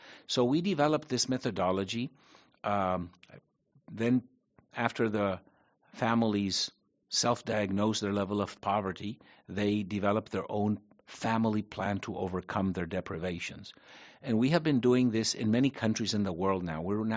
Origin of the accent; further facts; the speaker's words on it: Paraguay; I'm born and raised in Paraguay. I come from a Spanish Latin American family, and British. That's why